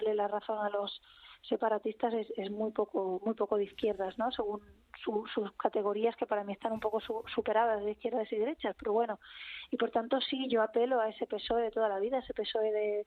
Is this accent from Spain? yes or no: yes; Catalonia, Spain; como catalana no independentista